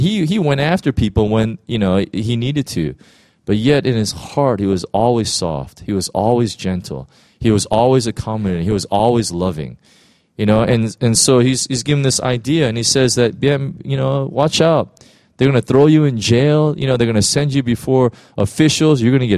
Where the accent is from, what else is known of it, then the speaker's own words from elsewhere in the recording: United States; I come from from America, right?